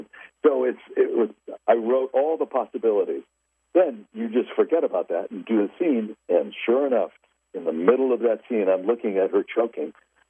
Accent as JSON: {"language": "English", "town": "Los Angeles", "region": "California", "country": "United States", "tie": "born or raised there", "said": "I was born and raised in Los Angeles."}